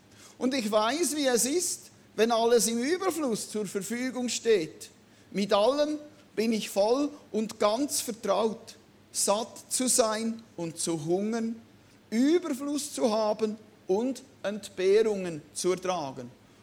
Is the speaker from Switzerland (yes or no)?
yes; Switzerland; Kann man sich ja als Schweizer mal leisten, denkt man vielleicht.